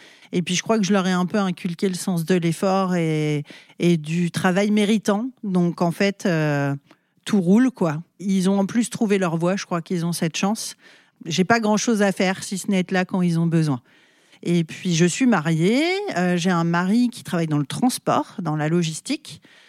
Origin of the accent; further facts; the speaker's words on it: Saint-Nazaire, Pays de la Loire, France; born there; je suis née à Saint-Nazaire, donc c'est à 60 km environ de Nantes, au bord de la mer. C'est l'estuaire de la Loire.